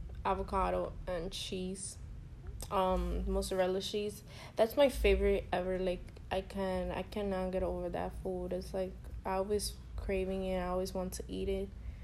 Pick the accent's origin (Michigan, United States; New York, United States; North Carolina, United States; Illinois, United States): New York, United States; Bronx; I grew up in Bronx, New York, in the East Side